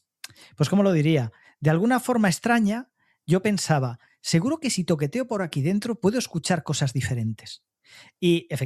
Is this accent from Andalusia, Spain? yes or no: no; Barcelona, Catalonia, Spain; moved away as an adult; now in Pontevedra, Spain; yo nací en Barcelona y estuve en Barcelona hasta los 38 años aproximadamente, en momento en el cual me vine a vivir a Galicia, a Pontevedra